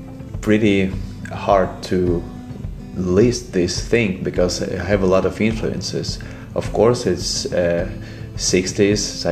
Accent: Perm, Perm Krai, Russia; English is a second language; I'm from the West Ural. This is the. My city is called Perm.

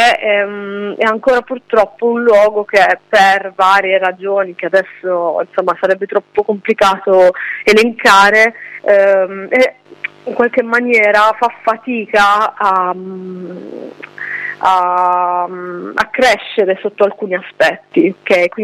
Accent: Turin, Piedmont, Italy; also born or lived in Apulia; Io poi sono nata a Torino, quindi ho vissuto parte della mia vita da piemontese, poi ho vissuto un'emigrazione al contrario, perché i miei genitori erano entrambi della provincia, di un paesino della provincia di Bari, quindi poi ho dovuto adattarmi da adolescente in un contesto completamente diverso.

